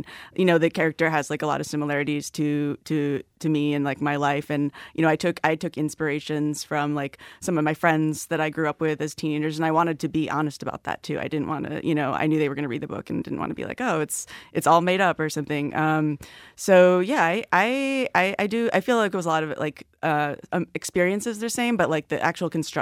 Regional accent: Penfield, New York, United States; So there's that aspect too, where I grew up in Penfield, and so the suburb called Parkview in the book is kind of like a fictional Penfield, or, like, east side of Rochester suburb

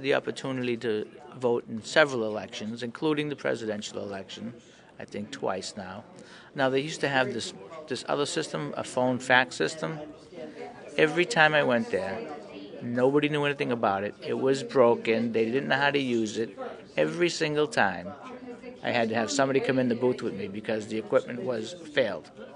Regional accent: Derry, New Hampshire, United States; I'm from Derry, New Hampshire.

